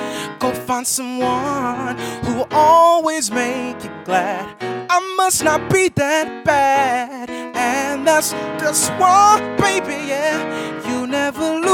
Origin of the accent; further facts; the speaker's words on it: Southern US, United States; from what I've noticed growing up in the South and just coming out here